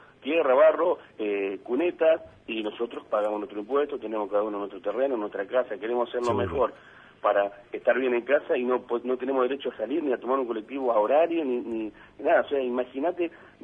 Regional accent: Santa Fe, Argentina; Somos ciudadanos de Santa Fe, estaremos lejos del centro, pero vivimos también, maestro.

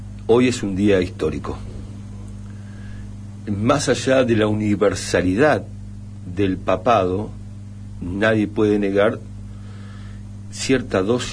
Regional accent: Argentina; Nadie puede negar el orgullo como argentino de un papa argentino

